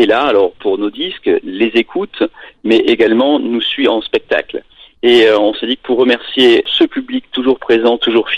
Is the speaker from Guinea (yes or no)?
no; south of France, France; puisque moi je viens du Sud aussi